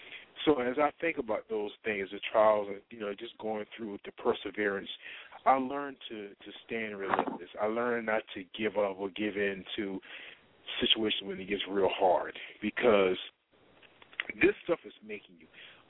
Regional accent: South Carolina, United States; where I grew up in South Carolina, we've gone through some different storms and even non-storm situations

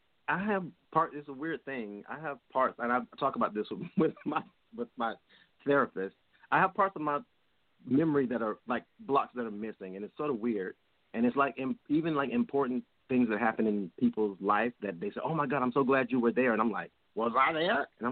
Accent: Georgia, United States; I'm from Georgia, born and raised.

